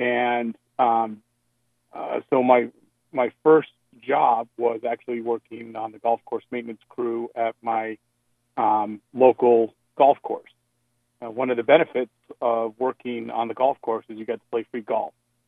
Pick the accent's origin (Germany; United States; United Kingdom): United States; Connecticut; also born or lived in Virginia; So I grew up in Connecticut, high school in Connecticut, and the first golf courses were on the shoreline of Connecticut, and then moved down to the D.C. market in college, went to Virginia Tech